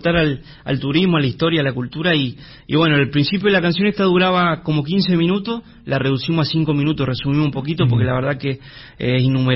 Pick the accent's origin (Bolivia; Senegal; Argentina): Argentina; Chubut; also born or lived in Córdoba / Buenos Aires; Yo pertenezco a mi familia, a mi pueblo, a mi Chubut, un poquitito a Córdoba, y ahora también pertenezco un poquito a Buenos Aires